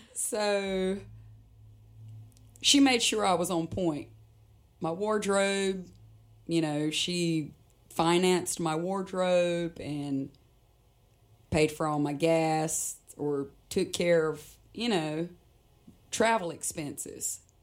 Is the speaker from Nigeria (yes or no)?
no; North Carolina, United States; So I grew up on Helland Drive in a two-story log cabin. And growing up, my father's career, which my parents are, you know, they were still married, but his career, like a lot of men in Robeson County, was to work away from home